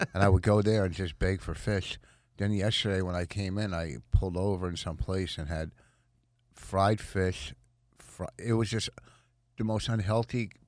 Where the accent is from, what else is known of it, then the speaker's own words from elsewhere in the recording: New Jersey, United States; I'm from Jersey.